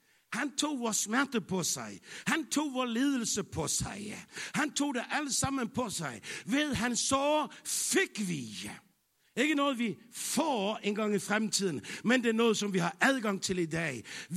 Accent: Capital Region of Denmark, Denmark; Jeg er bornholmer. Det er et mirakel. Jeg er fra en fiskefamilie.

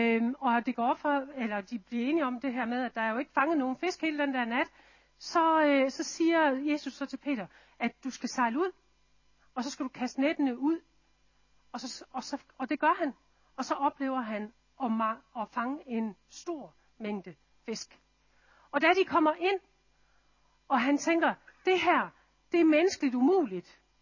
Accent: Central Denmark Region, Denmark; Jeg er vokset op inde i Midt Vestjylland

